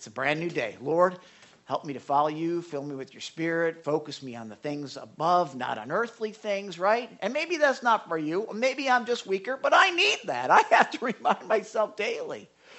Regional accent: Chicago, Illinois, United States; Okay, I was from Chicago. The accordion. Now, I remember going down to the shop in Chicago

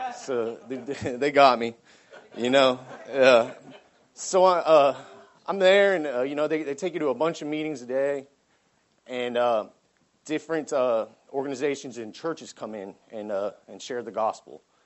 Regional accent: Bradenton, Florida, United States; I'm right here from Bradenton, Florida. I'm 30 years old.

